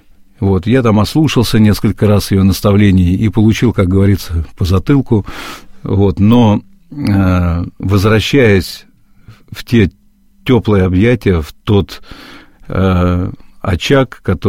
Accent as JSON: {"language": "Russian", "region": "Moscow", "country": "Russia", "tie": "born or raised there", "said": "в матушкином доме, в Москве, откуда я родом"}